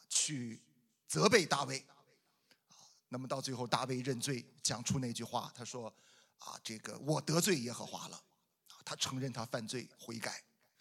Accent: Shandong, China; 我也不知道为什么他拿我们山东人说事儿

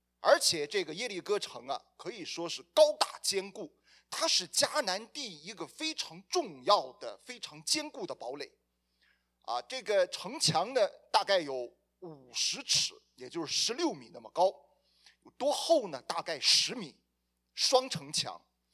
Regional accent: China; 你知道作为一个中国人呢，我们很自然就想起来了兵法

